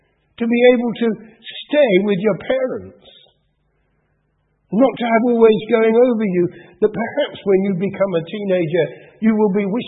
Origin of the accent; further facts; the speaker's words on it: London, United Kingdom; Now, I grew up in the war years. From the ages of 5 till 10, I grew up in London, except when I was evacuated in the war years.